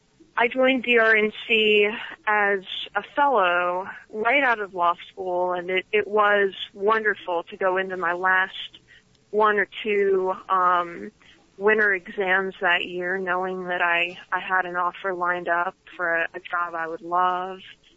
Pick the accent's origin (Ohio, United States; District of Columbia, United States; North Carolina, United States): North Carolina, United States; I grew up here in North Carolina and have roots in both the eastern and western parts of the state.